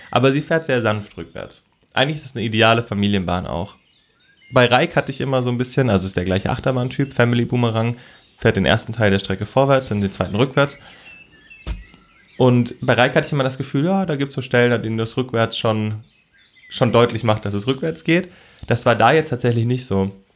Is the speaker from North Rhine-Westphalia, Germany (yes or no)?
no; Baden-Württemberg, Germany; Ich bin gebürtiger Badener.